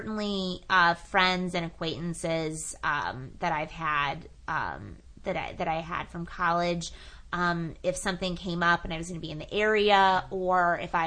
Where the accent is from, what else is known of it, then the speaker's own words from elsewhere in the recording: the South, United States; of course, being a Southerner and snow was an exciting event.